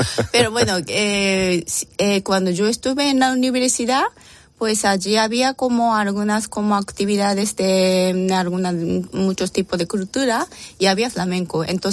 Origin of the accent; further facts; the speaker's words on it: Japan; Bueno, soy japonesa, entonces si la gente piensa que sí, que soy japonesa, sí es correcto